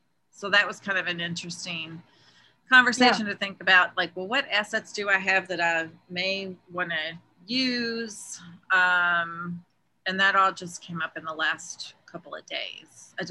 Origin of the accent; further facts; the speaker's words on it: Louisville, Kentucky, United States; now in New York, United States; And Mariah, I'm originally from Louisville, but I've been in the New York area for a very long time. But my family's still there.